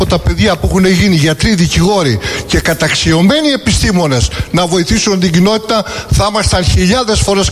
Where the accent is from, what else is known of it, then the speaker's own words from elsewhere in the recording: Greece; ποτέ δεν τράπηκα ότι είμαι Έλληνας